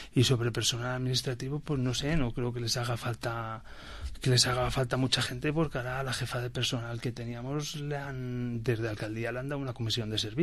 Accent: Borriol, Valencian Community, Spain; Sí, soy de Borriol.

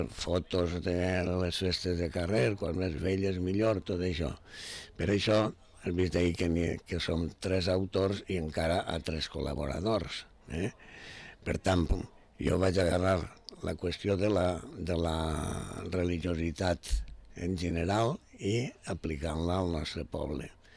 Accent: Vila-real, Valencian Community, Spain; m'interessen les coses del meu poble, de Vila-real

